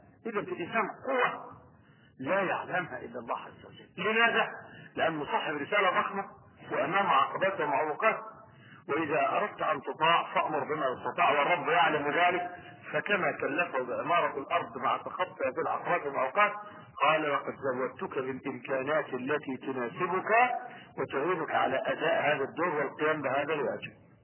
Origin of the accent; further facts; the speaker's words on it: Egypt; حكيت لكم ان كان في بنو مغناطيس عندنا في مصر مضروب به المثل